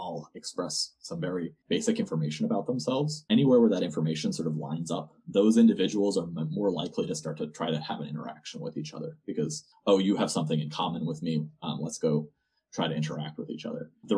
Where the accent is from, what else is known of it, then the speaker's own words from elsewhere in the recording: Boston, Massachusetts, United States; but I'm from Boston. Both of us are from Boston.